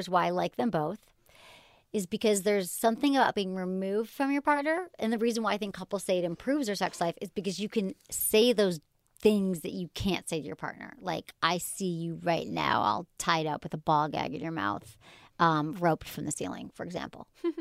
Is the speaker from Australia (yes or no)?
yes; Australia; And I'm from Australia.